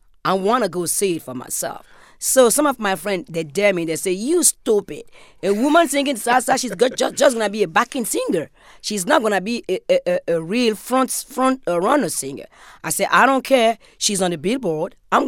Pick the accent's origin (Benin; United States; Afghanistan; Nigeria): Benin; Well, I am from Benin